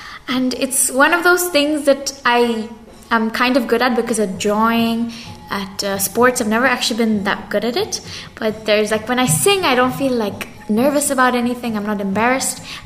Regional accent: India; I'm 14 years old, and I live here in Orville. I'm Indian. My dad comes from Kashmir, and my mom comes from Bengal.

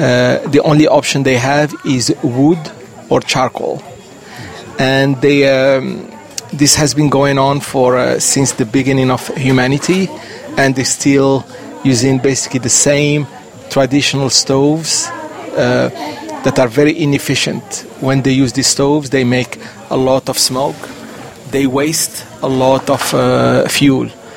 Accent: Morocco; moved away as an adult; now in India; I am Moroccan, born and raised in Morocco.

